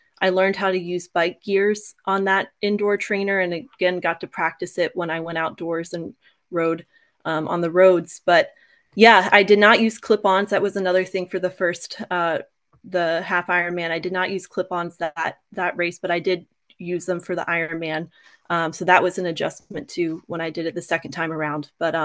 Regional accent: Maryland, United States; went ahead and signed up for that distance in my home state of Maryland.

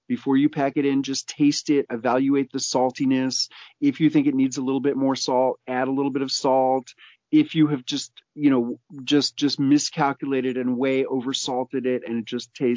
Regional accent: New York City, New York, United States; now in Tennessee, United States; In 1993, when I moved from New York City to rural Tennessee and had a garden for the first time, I was such a naive city kid

